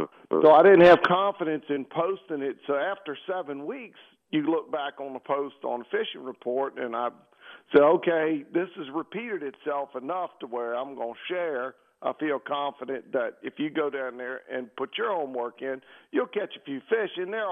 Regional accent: Algiers, Louisiana, United States; now in Mississippi, United States; when I moved from Algiers over here to Mississippi, I grew up fishing down there in the parish, and it's pretty far piece now from here

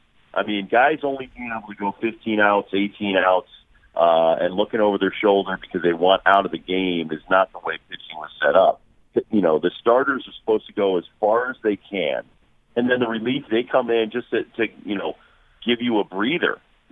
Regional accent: Connecticut, United States; also born or lived in Los Angeles; Yeah, this is, I'm from Connecticut. I wanted to come home, and I've been in L.A. for 10 years, and it's been a great 3 years for me so far.

